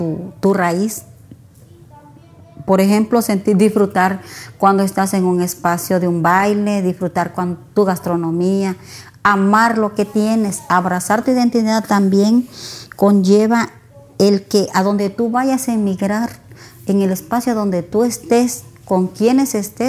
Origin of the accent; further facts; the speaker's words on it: Ometepec, Guerrero, Mexico; vengo de Ometepec, Guerrero. Soy una mujer orgullosamente afromexicana.